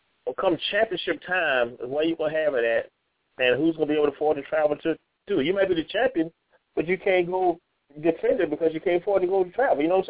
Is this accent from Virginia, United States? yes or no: yes; Virginia, United States; Because I'm actually from Virginia, and we drive up, we fly out